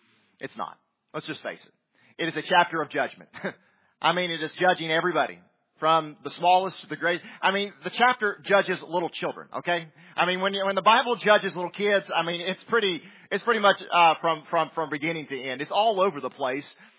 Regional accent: the South, United States; accent: southern; I know my southern accent doth betray me.

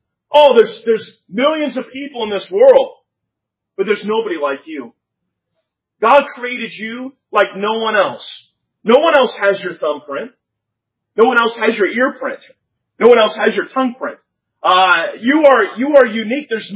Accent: Kansas, United States; born there; I was born in Kansas. My grandparents, Royals fans, just kind of got passed on to me.

